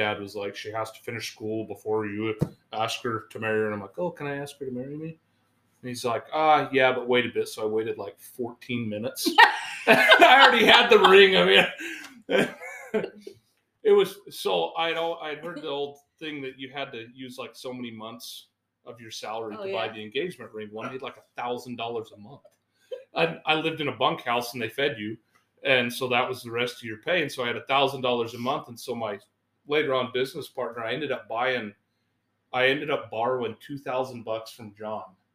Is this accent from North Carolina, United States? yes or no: no; Oklahoma, United States; I was from Oklahoma and I wanted to work up in Montana or Idaho.